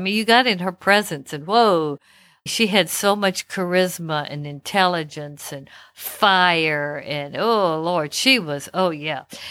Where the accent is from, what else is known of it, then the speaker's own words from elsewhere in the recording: Louisiana, United States; And I was born and raised in Louisiana, so I love Creole cuisine and kind of a more continental type of cuisine.